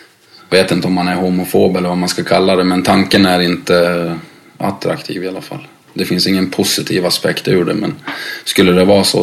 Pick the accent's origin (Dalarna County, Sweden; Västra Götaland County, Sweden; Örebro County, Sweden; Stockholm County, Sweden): Dalarna County, Sweden; accent: Dalarna dialect; mitt dalmål har försvunnit lite grann. Jag har bara fått mer jävla mål nu.